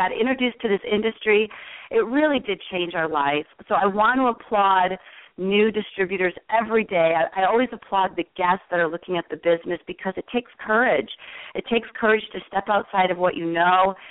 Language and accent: English; Chicago, Illinois, United States; moved away as an adult; also born or lived in Denver; I'm originally from Chicago, my husband and I, and, you know, we met in the house clubs back in the 80s